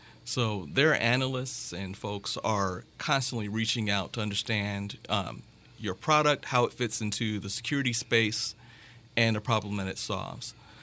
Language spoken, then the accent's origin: English; Indiana, United States; Well, I grew up here in Northwest Indiana